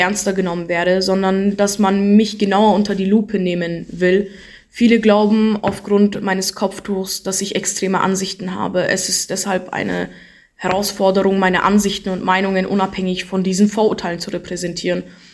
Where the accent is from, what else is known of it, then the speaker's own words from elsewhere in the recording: Turkey; da ich im Urlaub meistens zu meinem Herkunftsland, also in die Türkei, reise.